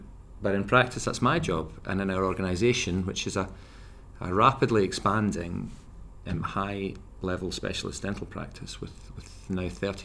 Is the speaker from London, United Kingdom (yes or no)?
no; Nottingham, East Midlands, United Kingdom; I'm a dentist from Nottingham